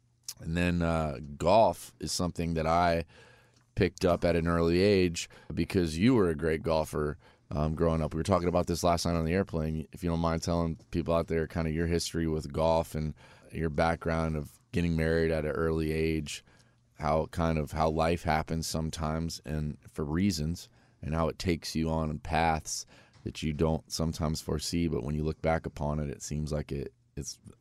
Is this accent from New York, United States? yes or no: no; Vero Beach, Florida, United States; also born or lived in Winter Haven; Yeah, that's where I was born in Winter Haven Hospital. Polk County, shout out. And I moved over to Vero Beach, Florida at a young age.